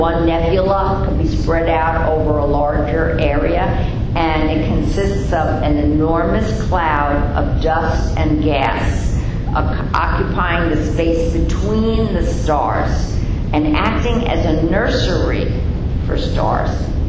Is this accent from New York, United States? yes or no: yes; Bronx, New York, United States; Okay, because I hadn't, but I'm from the Bronx. You don't see many stars or nebulae in the Bronx.